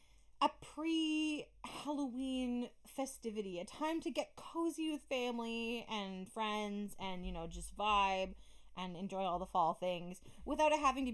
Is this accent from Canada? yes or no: yes; Canada; Canadian Thanksgiving Day, by the way. We're Canadian